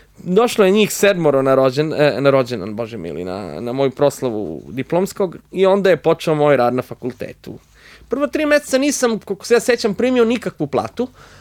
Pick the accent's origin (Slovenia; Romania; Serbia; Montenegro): Serbia; Niš, Southern and Eastern Serbia; ja sam inače iz Niša, što se možda da čuti, jel?